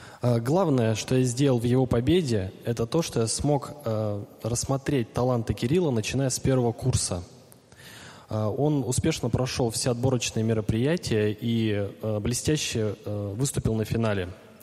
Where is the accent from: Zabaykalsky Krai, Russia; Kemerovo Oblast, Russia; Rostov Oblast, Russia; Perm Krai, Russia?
Kemerovo Oblast, Russia; из Кемеровской области, Кузбасс. Работаю мастером производственного обучения в Кузнецком индустриальном техникуме города Новокузнецка.